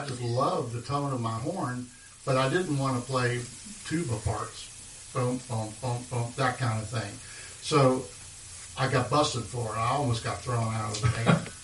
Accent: Florence, Kentucky, United States; I'm from Florence, Kentucky. I've lived here all of my life.

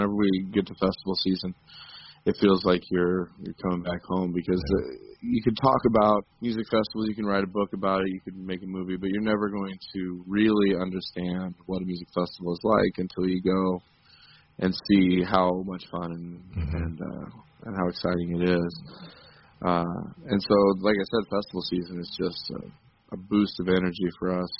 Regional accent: Arlington, Washington, United States; also born or lived in San Francisco; the home I grew up in Arlington, Washington.

